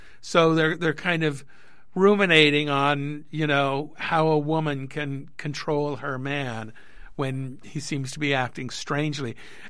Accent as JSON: {"language": "English", "town": "Santa Barbara", "region": "California", "country": "United States", "tie": "born or raised there", "also_born_or_lived": "Los Angeles", "said": "I grew up in Santa Barbara, and I spent a good portion of my early adult life in L.A., and it was just time to go back."}